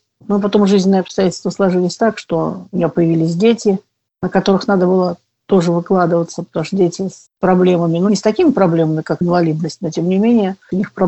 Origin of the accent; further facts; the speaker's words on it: Bryansk, Bryansk Oblast, Russia; Я родилась в Брянске. Детство проводила в деревнях в разных.